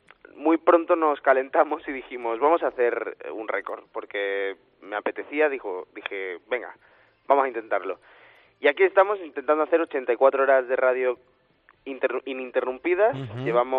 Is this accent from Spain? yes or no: yes; Málaga, Andalusia, Spain; yo que soy de Málaga, trabajo en Radio Victoria